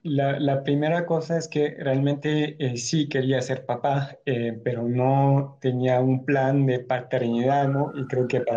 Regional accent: France; Spanish is a second language; yo soy francesa, empezó en Francia. La primera razón fue por cuestiones económicas, ¿no? Vengo de familias humildes

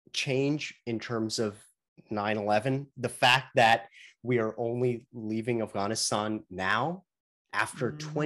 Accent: United States; I occupy a unique position here as an American Muslim who has seen a lot of the world

